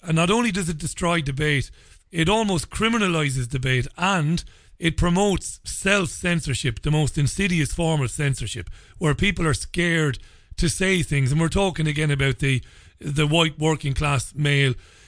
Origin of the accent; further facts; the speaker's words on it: Ireland; I grew up arguing with people. I'm an Irish guy. We argue all the time